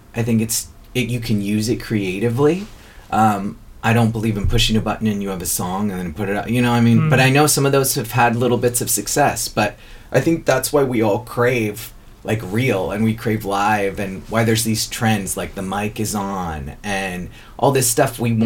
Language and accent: English; United States; I'm from America, so I'm like, faith.